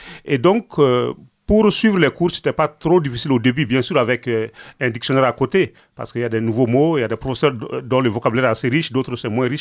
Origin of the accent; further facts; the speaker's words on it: Mopti, Mali; je viens de Mopti. Je suis prêtre diocésain de Mopti, ordonné prêtre en 1993